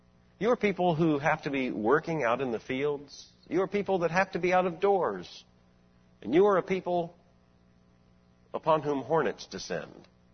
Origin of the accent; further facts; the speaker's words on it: Florida, United States; I grew up in Florida. We went out on camping trips. I was a Boy Scout.